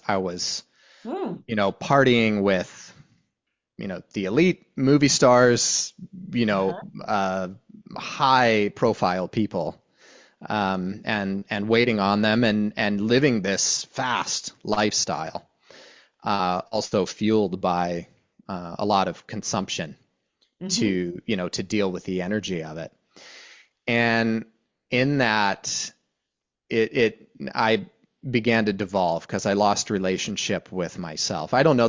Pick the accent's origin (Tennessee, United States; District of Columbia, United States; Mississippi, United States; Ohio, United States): Ohio, United States; Youngstown; You know, I was raised in Youngstown, Ohio, and I'm the child of immigrant workers, some from Finland and some from Eastern Europe